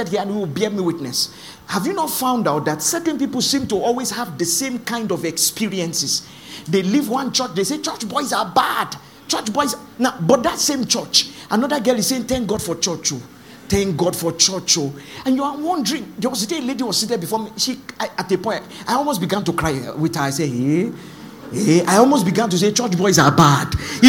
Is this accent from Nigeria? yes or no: yes; Lagos, Nigeria; I grew up in Lagos.